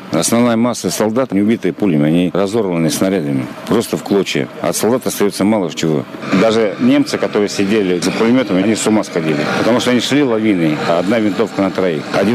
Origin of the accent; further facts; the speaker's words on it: Kazakhstan; я сам родом из Казахстана